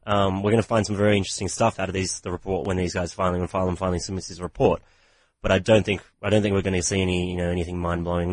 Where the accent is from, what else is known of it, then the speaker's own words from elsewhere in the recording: South Africa; You know, I'm just a South African journalist.